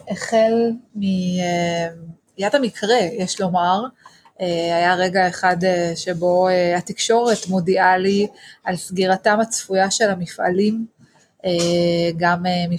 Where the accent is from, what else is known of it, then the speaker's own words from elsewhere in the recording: Yeruham, Southern District, Israel; אני נמצאת בירוחם, נולדתי וגדלתי כאן, סיפור שמתחיל אי שם בשנות ה-60, כשההורים שלי יחד עם הסבא והסבתא מכל צד, מגיעים לכאן ממרוקו, ממדבר הסערה למדבריות הנגב.